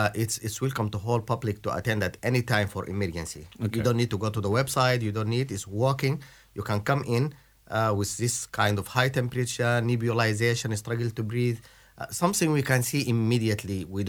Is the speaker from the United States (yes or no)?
no; Sudan; English is a second language; also born or lived in England; Originally, I'm from Sudan and partially from England. My background started when I graduated back home in Sudan